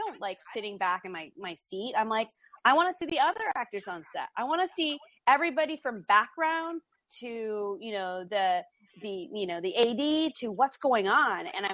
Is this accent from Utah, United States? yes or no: no; New York City, New York, United States; It's easy, New York. I'm a New Yorker. I need breaks, but I'm a true diehard New Yorker.